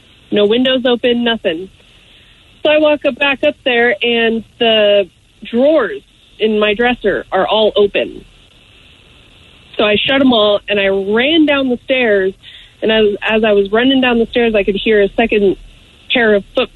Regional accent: Alaska, United States; So my story is, I grew up in Alaska, and I lived in a three-story house.

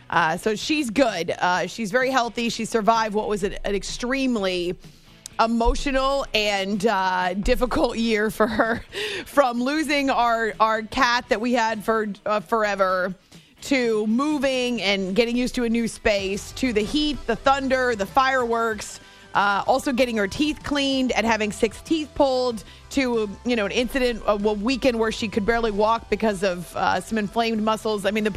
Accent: Texas, United States; Yeah, I'm from Texas, and that's how we roll.

